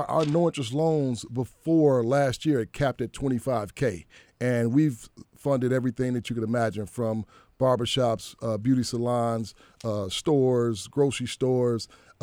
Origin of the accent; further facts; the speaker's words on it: Detroit, Michigan, United States; Lifelong Detroiter, born and raised in Detroit, raised my family in Detroit.